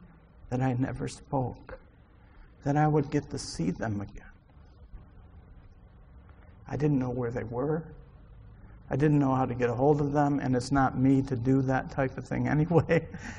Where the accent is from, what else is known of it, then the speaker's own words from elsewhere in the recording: Mayfield, New York, United States; So I told him I grew up in Mayfield.